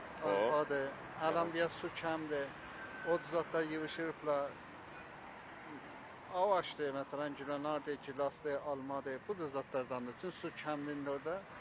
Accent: Tasuj, East Azerbaijan, Iran; Azərbaycan şəhərdən gəlir.

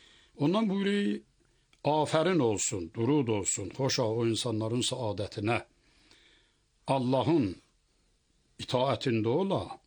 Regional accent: Germi, Ardabil Province, Iran; now in Ardabil, Iran; Bəli, Germidə. Oradan gəlmişik biz Ərdəbilə.

